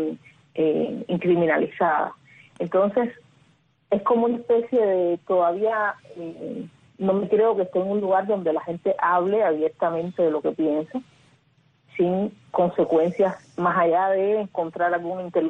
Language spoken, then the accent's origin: Spanish; Havana, Cuba; moved away; En agosto aproximadamente tuve que salir de Cuba. No me considero todavía exiliada porque yo voy a hacer la fuerza para volver a entrar.